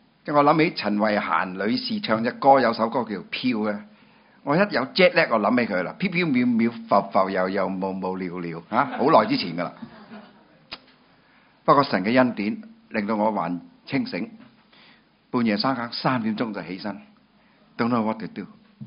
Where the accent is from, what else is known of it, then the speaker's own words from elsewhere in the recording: China; 我中國人